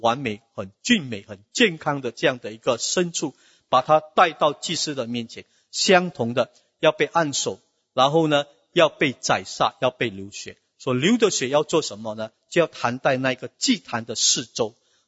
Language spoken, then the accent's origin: Chinese; China; 那我们中国人常常很喜欢在介绍夫妻的时候